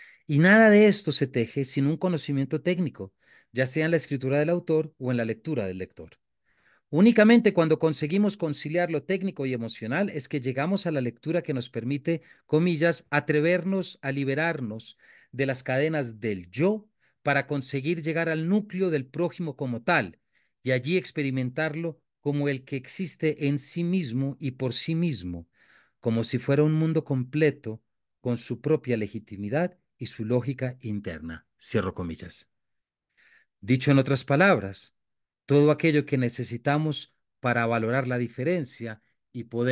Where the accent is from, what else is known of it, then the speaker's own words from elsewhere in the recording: Colombia; mitigar los efectos que como colombianos sentimos luego de décadas de conflicto armado